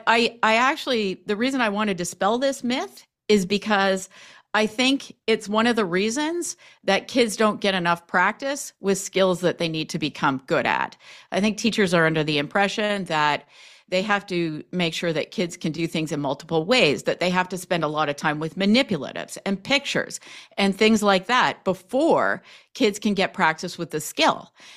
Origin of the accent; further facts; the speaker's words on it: Canada; because I'm from Canada and, you know, it's quite different.